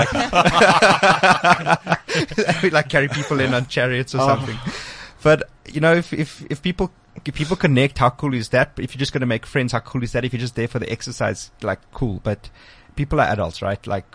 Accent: Lenasia, Gauteng, South Africa; I mean, I grew up in Lanesia.

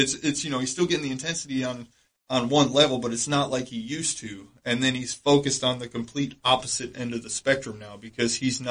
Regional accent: Michigan, United States; That's like I came here from Michigan, man. I mean, Michigan is, there's not a lot of money there.

